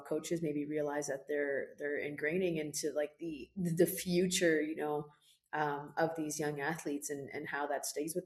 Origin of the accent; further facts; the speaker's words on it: Canada; we as Canadians, we as Canadian women need to take in order to achieve gender equity